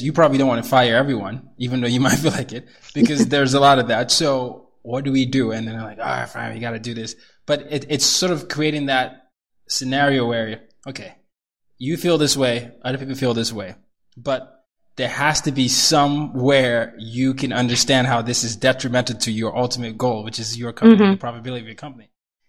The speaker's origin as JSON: {"language": "English", "country": "Nigeria", "said": "And the reason why I resonate with the book is because she's half Nigerian. I'm Nigerian."}